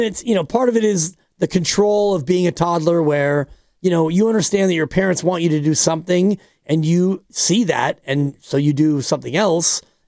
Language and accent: English; California, United States; We grew up in Marin, but I grew up in the 60s and 70s in Marin, and my parents didn't have a lot of money.